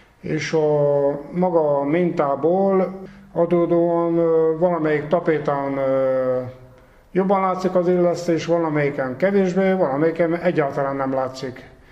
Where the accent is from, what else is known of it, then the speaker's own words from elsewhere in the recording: Zsáka, Hajdú-Bihar, Hungary; born there; Én Hajdú-Bihar megyébe, Zsáka községbe születtem, egy kis faluba